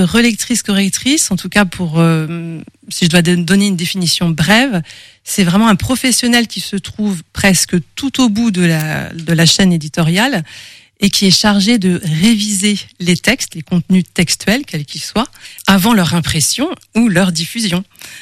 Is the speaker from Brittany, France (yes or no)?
no; Châteaubriant, Pays de la Loire, France; born there; now in Nantes, France; J'habite actuellement à Nantes et depuis longtemps, depuis mes études, mais sinon je suis née à Châteaubriand.